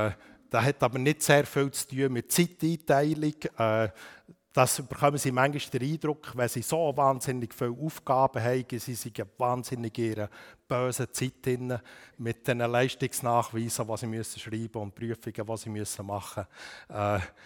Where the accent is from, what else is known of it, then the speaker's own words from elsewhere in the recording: Bern, Switzerland; Und jetzt komme ich aus dem Emmental.